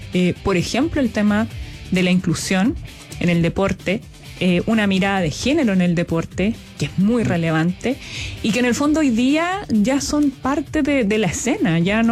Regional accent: Chile; A veces como chilenas, chilenos, nos cuesta valorar lo que hacemos como país.

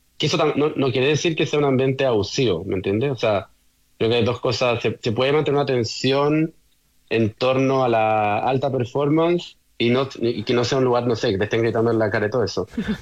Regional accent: Chile; porque soy de Chile y nada, se trabaja con productos chilenos que yo como chileno ni siquiera había visto antes de trabajar ahí.

